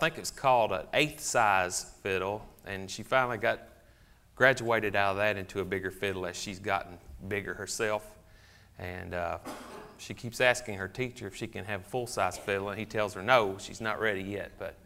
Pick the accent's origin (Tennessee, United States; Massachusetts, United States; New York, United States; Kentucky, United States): Kentucky, United States; Hodgenville; we're from Hodgenville